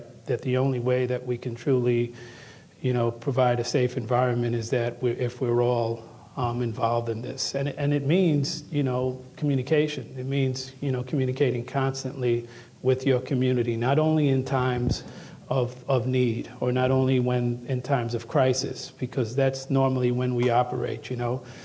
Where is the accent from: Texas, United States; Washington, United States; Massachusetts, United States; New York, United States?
New York, United States; New York City; My mother asked me, and you know, we grew up in the Bronx.